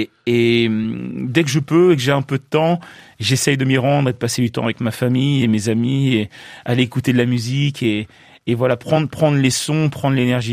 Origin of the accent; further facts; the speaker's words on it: Le Havre, Normandy, France; born there; Je suis né au Havre, et mon père est né en Martinique, il est né en Lamantin, plus précisément à Roche-Carré. Du côté de ma mère, son grand-père était martiniquais